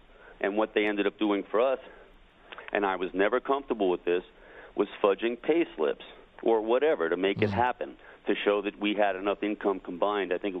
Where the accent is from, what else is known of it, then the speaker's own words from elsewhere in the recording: Sea Cliff, New York, United States; Listen, I'm formerly from Seacliff, Long Island. I live out here in the last 4 years.